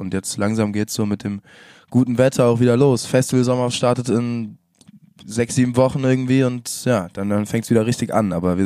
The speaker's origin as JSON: {"language": "German", "town": "Frankfurt", "region": "Hesse", "country": "Germany", "tie": "born or raised there", "moved": "as an adult", "lives_now": "Freiburg, Germany", "said": "Also ich komme aus Frankfurt so. Ich bin da ganz normal groß geworden"}